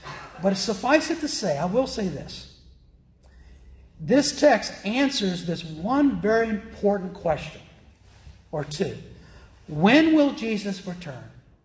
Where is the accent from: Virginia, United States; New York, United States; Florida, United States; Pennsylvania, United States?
Virginia, United States; Richmond; My hometown, which is Richmond, Virginia, they've got rioting there.